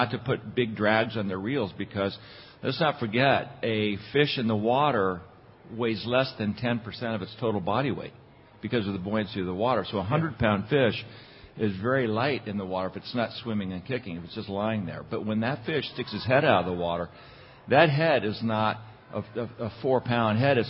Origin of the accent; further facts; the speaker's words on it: Aspen, Colorado, United States; When I grew up in Aspen, the first time I saw a fly line arcing across space in the local park, I thought, wow, that's really cool.